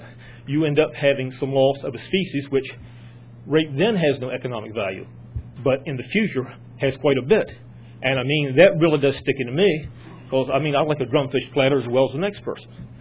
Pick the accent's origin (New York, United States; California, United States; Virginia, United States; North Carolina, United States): Virginia, United States; Chincoteague; I'm from the Eastern Shore of Virginia also, Chincoteague to be exact.